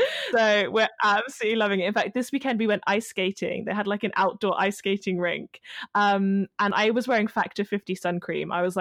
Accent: England, United Kingdom; Yeah. I'm British originally.

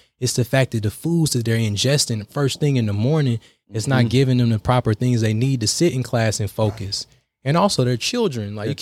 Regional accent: High Point, North Carolina, United States; So I'm from High Point, North Carolina, born and raised, you know, furniture capital of the world.

